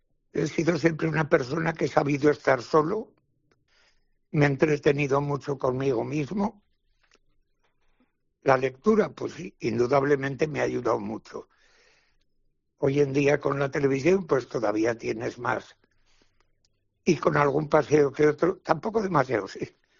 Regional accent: San Sebastián, Basque Country, Spain; born there; now in Tudela, Spain; nací en San Sebastián, sí.

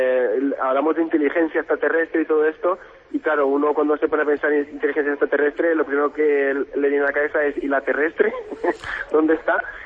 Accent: Burgos, Castile and León, Spain; Yo soy burgalés en realidad, aunque no se note.

